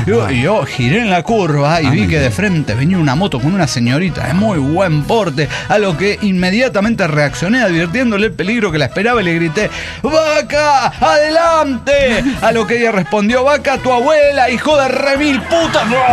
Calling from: Salta, Argentina; de Salta, Argentina.

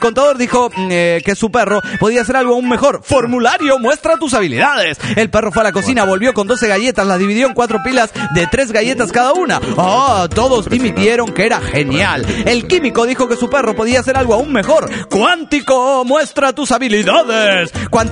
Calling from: Araucanía, Chile; desde Cautín, Chile.

